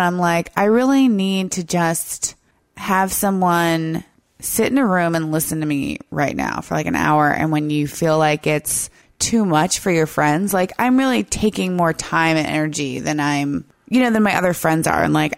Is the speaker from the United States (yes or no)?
yes; United States; And it's really hard to read as an American.